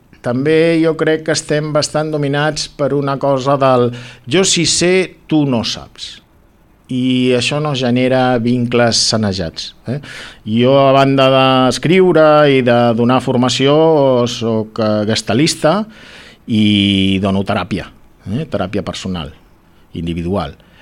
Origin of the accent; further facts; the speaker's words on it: Sant Vicenç de Montalt, Catalonia, Spain; jo sempre vaig néixer a Sant Vicenç de Montalt, sóc una persona del Maresme i sempre he estat més aviat al nord de Barcelona.